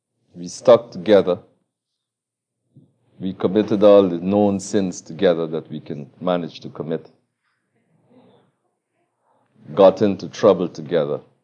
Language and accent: English; Guyana; born there; I was born in Guyana. And was the product of a religious home